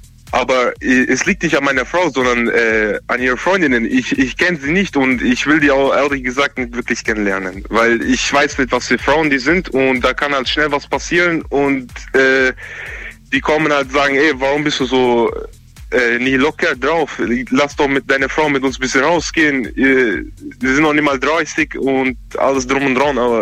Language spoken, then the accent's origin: German; Kosovo; moved away as an adult; Ich komme aus dem Kosovo.